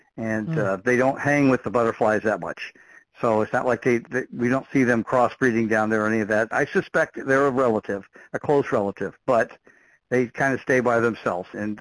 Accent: Miami, Florida, United States; Well, I grew up in Miami, and growing up in that area, we had canals and lakes all around where we lived

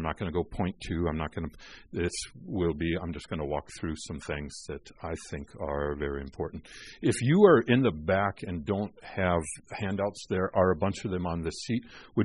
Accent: Alaska, United States; I got saved. I'm from Alaska. I got saved and as a young age

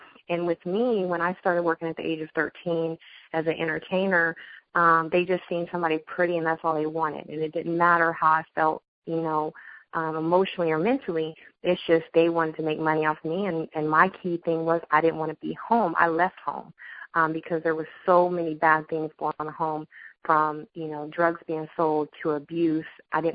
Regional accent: Midwest, United States; And even though I'm from the Midwest and that's my heart, Atlanta's my heart also

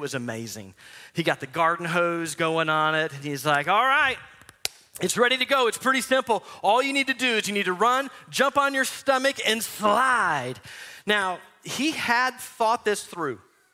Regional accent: Michigan, United States; I think about growing up in Michigan.

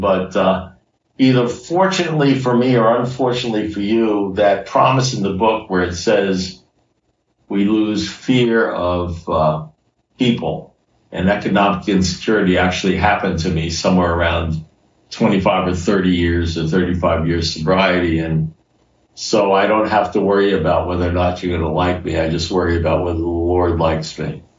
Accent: Miami, Florida, United States; I'm from Miami, Florida. I'm in my 44th year of sobriety. I'm old. I'm 75 years old

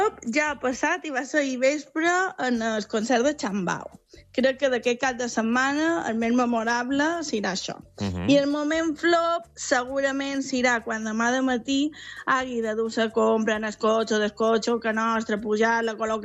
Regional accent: Magaluf, Balearic Islands, Spain; Jo vaig visc a Magaluf des dels 3 anys, o sigui, tota la vida d'aquí, i el meu fill ha nascut aquí i tots som de Magaluf

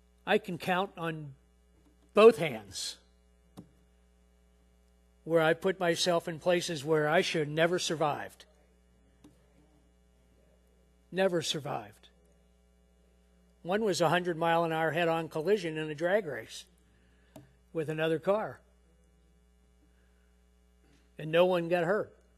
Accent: Reading, Ohio, United States; And I can remember, I grew up in Reading, Ohio, and I can remember going down to Frisch's down on Reading Road in Roselawn

